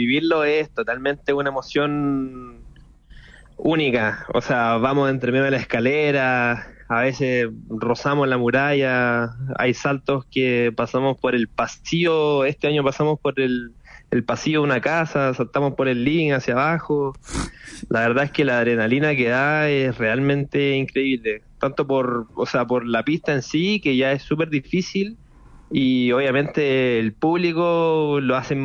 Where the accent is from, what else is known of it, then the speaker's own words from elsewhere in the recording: Chile; Así es, somos 8 los chilenos que vamos a competir.